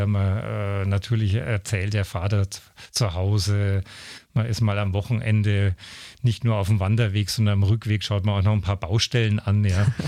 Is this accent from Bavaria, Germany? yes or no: yes; Beringersdorf, Bavaria, Germany; Ja, ich bin hier in Beringersdorf aufgewachsen, hier in die Grundschule gegangen. Damals war Beringersdorf ja noch eine eigene Gemeinde.